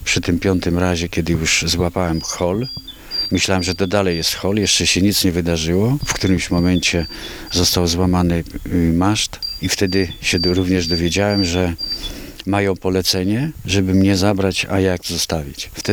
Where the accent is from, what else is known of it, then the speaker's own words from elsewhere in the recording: Zwierzyniec, Lublin Voivodeship, Poland; Jeszcze mieszkając w moim rodzinnej miejscowości Zwierzyniec, to tam przez cały czas mam styczność z wodą.